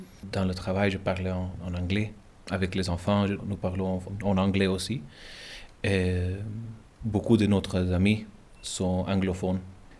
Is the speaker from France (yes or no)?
no; Gibraltar; French is a second language; peut-être on peut sentir un peu d'accent espagnol dans mon accent en français. Et ça, c'est parce que je suis bilingue en anglais et espagnol. Je suis de Gibraltar